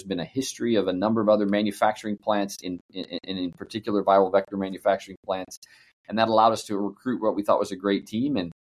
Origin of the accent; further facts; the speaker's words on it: Seattle, Washington, United States; I would say I'm from Seattle, so I was an academic position at Seattle Children's.